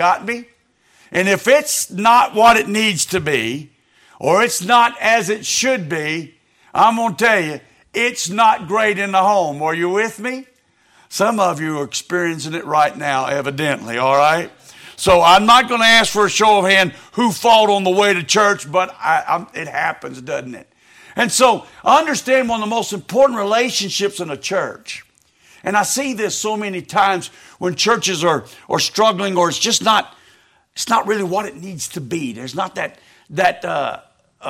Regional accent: Louisiana, United States; now in Texas; But originally, I'm not from Texas. I'm a Louisiana boy. In fact, I'm from South Louisiana.

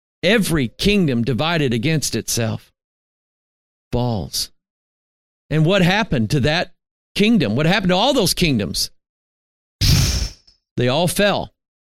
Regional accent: Arkansas, United States; born there

